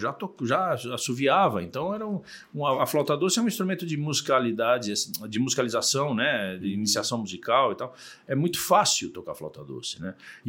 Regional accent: São Paulo, Brazil; born there; Eu nasci em São Paulo, nasci na Beneficência Portuguesa. Sou de uma família do interior, né? Minha família, por parte de pai, é de São José do Rio Preto, da região ali, né, de Monte Aprazível.

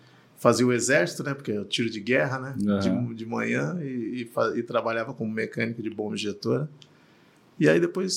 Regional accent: Cornélio Procópio, Paraná, Brazil; also born or lived in Rolândia; Eu nasci em Rolândia, cara. Foi muito motivo de piada na escola. Nasci em Rolândia, mas fui criado em Cornélio Procópio. E, enfim, fiz minha infância foi sempre ali no norte do Paraná.

